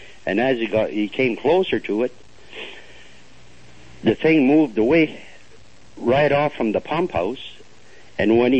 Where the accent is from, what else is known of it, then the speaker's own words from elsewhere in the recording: Mattawa, Ontario, Canada; also born or lived in Sudbury; I'm 56 years old. I was born and raised in Mattawa, Ontario. It's a small town about 30 miles east of North Bay. And in 1964, I came up to Sudbury